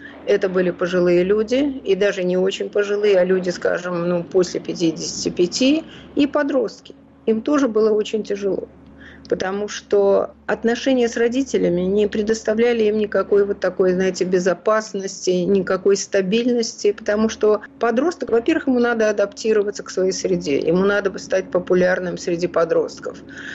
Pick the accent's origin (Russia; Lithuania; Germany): Lithuania; Vilnius, Vilnius County; Во-первых, я выросла в Литве, я выросла в Вильнюсе.